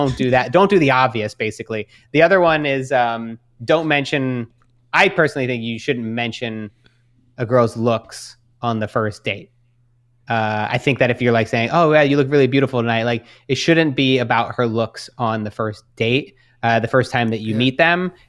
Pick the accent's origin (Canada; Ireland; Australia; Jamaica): Australia; now in New York, United States; being in New York, being Australian, there's not a whole lot of them there.